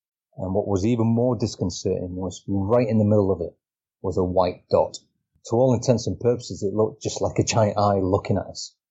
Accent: Yorkshire and the Humber, United Kingdom; a version of hide and seek that we used to play in where I grew up in Yorkshire.

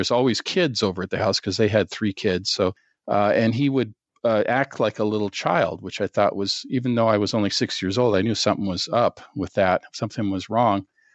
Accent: Seattle, Washington, United States; also born or lived in North Carolina / Alabama; I grew up in Seattle, so I never had air conditioning. As a kid, we just opened the window, never got that hot, And so living in Southern California, and when I lived in the South, too, in North Carolina and Alabama

